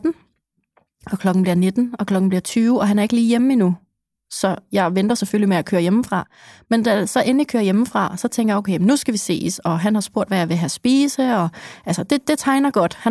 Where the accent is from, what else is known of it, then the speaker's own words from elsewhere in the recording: Copenhagen, Capital Region, Denmark; Det er jo bare som københavner, som også der har 5 låse på døren.